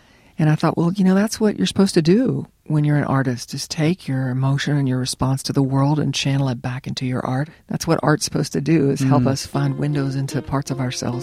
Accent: West Virginia, United States; Well, I grew up in West Virginia, and both my grandfathers were coal miners.

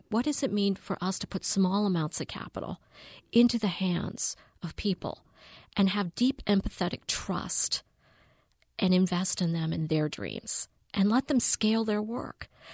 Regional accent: North Carolina, United States; I was brought up in Eastern North Carolina, the daughter of Indian immigrants, and had a very interesting growing up experience growing up in the South, but also spending my summers in India.

